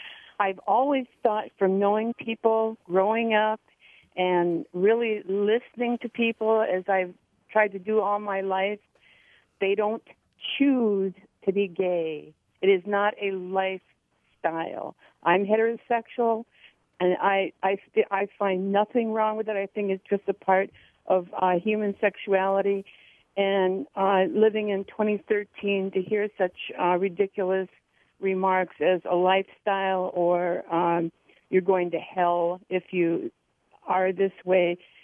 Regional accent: Hollywood, California, United States; now in Wisconsin, United States; I grew up in Hollywood, California in the 50s and 60s and knew very, very varied people, and I've lived in Wisconsin for over 40 years

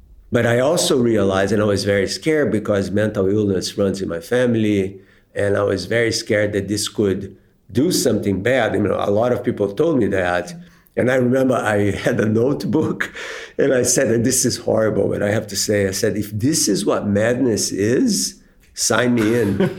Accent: Rio de Janeiro, Brazil; So, I grew up in Brazil, in Rio

